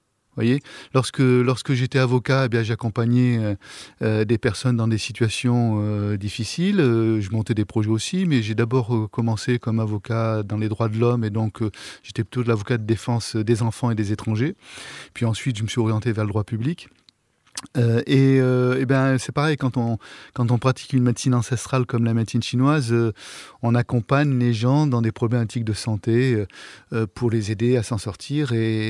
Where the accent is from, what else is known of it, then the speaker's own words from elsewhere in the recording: Die, Auvergne-Rhône-Alpes, France; born there; je suis né à Die, j'y vis et j'y travaille depuis 5 ans.